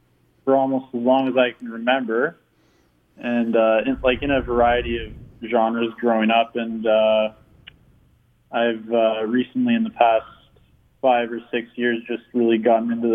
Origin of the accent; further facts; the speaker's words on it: Waterloo, Ontario, Canada; I'm from Waterloo, Ontario, Canada. I grew up here, and then I actually have a farm up near South Bruce, which is like rural southern Ontario, so spent a lot of summers there growing up